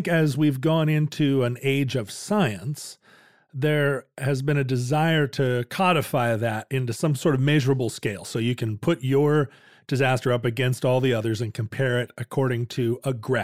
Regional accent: Alaska, United States; not to always make this show about me growing up in Alaska, but we Alaskans think it is very hilarious

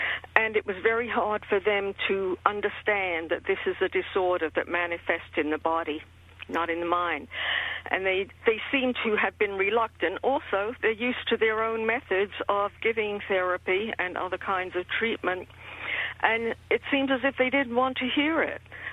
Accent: England, United Kingdom; born there; I was born in 1930, and because I was born in England

